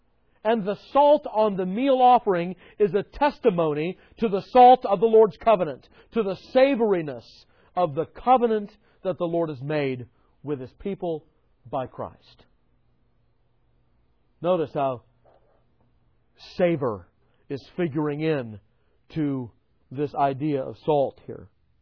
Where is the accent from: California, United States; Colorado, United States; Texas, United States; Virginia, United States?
California, United States; I remember this growing up in Southern California, is very popular, more popular than here because the summer evenings are much more pleasant than they are here.